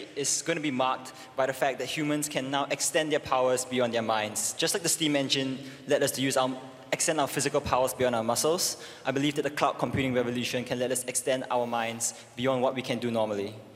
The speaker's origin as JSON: {"language": "English", "country": "Australia", "said": "I come from Australia, and we live in the world of socialized medicine."}